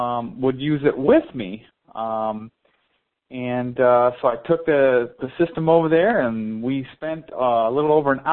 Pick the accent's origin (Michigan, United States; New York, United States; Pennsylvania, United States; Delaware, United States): Michigan, United States; Battle Creek; I'm from Battle Creek, Michigan